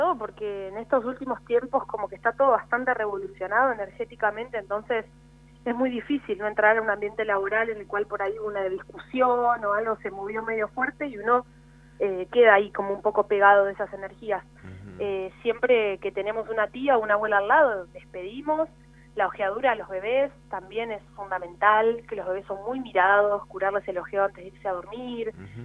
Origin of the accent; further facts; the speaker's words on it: Buenos Aires, Argentina; Sí, soy de Buenos Aires, estoy en Paternal.